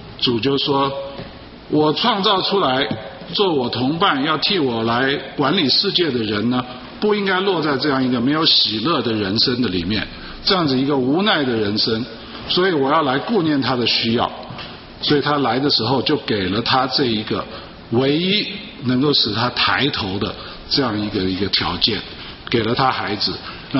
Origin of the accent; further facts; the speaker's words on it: Taiwan; 功课不好就 equal 等于是坏孩子啊，在中国，在台湾那个是这样子的哈